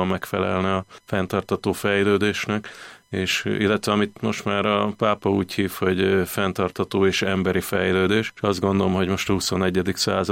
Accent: Pécs, Baranya, Hungary; also born or lived in Budapest; én most 48 éves vagyok. Pécset, hát itt Pesten születtem, de igazából Pécset éltem a gyerekkorom, meg ott nőttem föl egészen a katonaságon át az egyetem végéig.

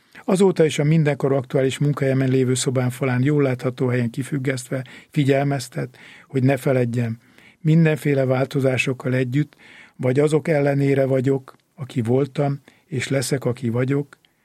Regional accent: Törökkoppány, Somogy, Hungary; born there; hogy onnét tovább induljunk szülőfalunkba, a Somogyvár megyét Törökkoppányba

